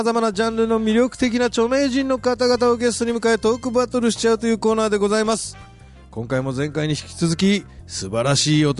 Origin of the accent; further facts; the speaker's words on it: Tokyo, Japan; 俺地元東京だからね。